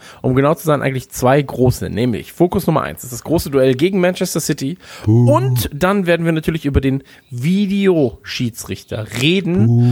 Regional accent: Bavaria, Germany; Aber ich bin nicht aus Berlin, ich bin aus der Nähe von München, das ist auch ganz schön und sauber und eigentlich das bessere Berlin.

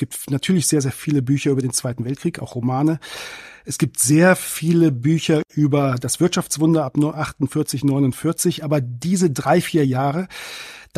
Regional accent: Braunschweig, Lower Saxony, Germany; Ich bin tatsächlich im Zonenrandgebiet aufgewachsen. Ich hatte ja vorhin gesagt, gebürtiger Braunschweiger, aber vor allem die Familie meines Vaters lebte in Walkenried im Harz, exakt 1 Kilometer von den Grenzbefestigungen entfernt.

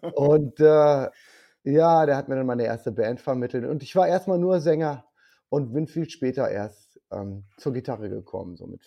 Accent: Rheda-Wiedenbrück, North Rhine-Westphalia, Germany; Ja, ich komme aus Reda-Wiedenbrück, das ist bei Gütersloh.

